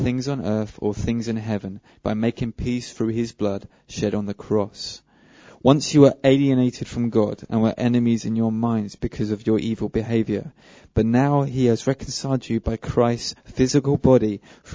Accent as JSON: {"language": "English", "town": "Burgess Hill", "region": "South East England", "country": "United Kingdom", "said": "As you can tell, I'm English. I'm not Italian, I'm not German, not French. I'm English. I do come from Burgess Hill. And so I'm very local."}